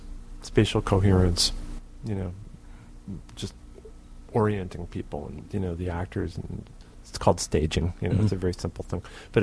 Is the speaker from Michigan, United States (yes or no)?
no; Pittsfield, Massachusetts, United States; Pittsfield, Massachusetts.